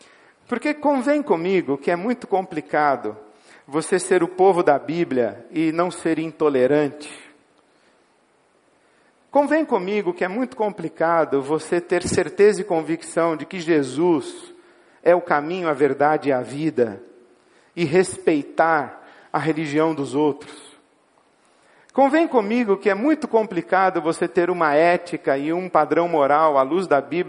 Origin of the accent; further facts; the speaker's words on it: Brazil; born there; Eu não sei por que eu nasci aqui no Brasil